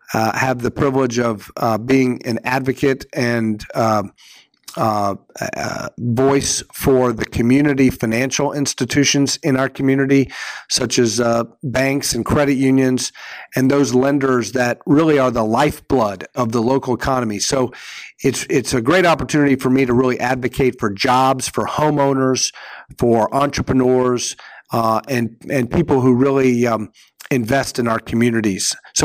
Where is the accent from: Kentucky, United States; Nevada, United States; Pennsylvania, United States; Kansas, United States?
Kentucky, United States; I love Kentucky. I was born and raised in Kentucky. All four of my grandparents were born in central Kentucky.